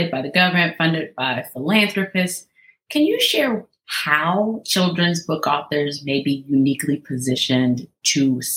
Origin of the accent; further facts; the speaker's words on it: Ohio, United States; I mentioned you earlier this week to a friend of mine, and that we're both from the Northeast Ohio area.